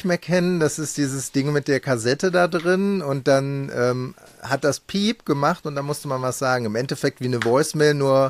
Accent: Soest, North Rhine-Westphalia, Germany; ich komme ja aus Soest und Soest liegt an den Toren des Sauerlandes

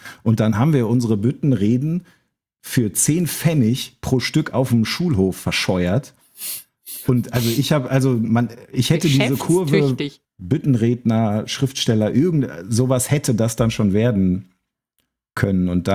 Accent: North Rhine-Westphalia, Germany; Ich bin auch aus dem Münsterland

